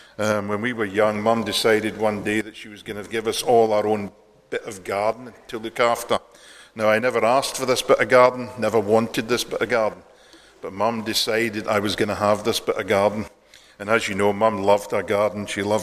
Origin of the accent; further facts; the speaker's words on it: Inverurie, Scotland, United Kingdom; also born or lived in London; When I was just 4 or 5 years old, we moved from London to Inverurie, just outside Aberdeen